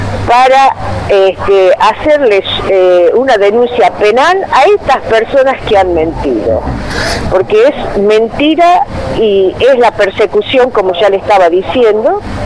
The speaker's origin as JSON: {"language": "Spanish", "region": "Tucumán", "country": "Argentina", "said": "y que vivo en Tucumán, soy tucumana"}